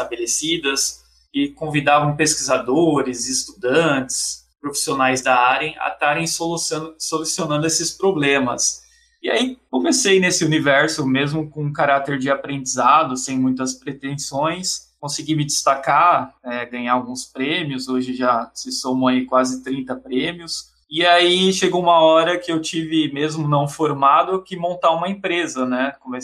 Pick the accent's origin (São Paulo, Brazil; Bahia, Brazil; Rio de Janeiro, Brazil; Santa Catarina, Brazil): São Paulo, Brazil; Cubatão; Eu cresci em Cubatão, foi o primeiro polo industrial de Cubatão, a primeira cidade a se industrializar